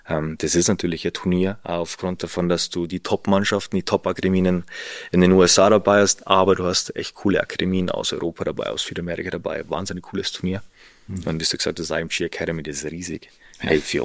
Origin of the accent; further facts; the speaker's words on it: Salzburg, Austria; In der Nähe von Salzburg, also du bist eigentlich fast in den Alpen drin. Du hast eine wunderschöne Landschaft, aber wenn du da aufwächst, dann ist es für dich normal.